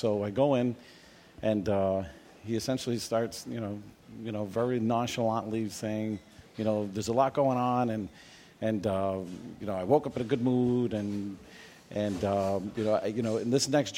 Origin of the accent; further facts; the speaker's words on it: New York City, New York, United States; moved away; I mean, I remember when we got here from New York, we came from Washington Heights in New York.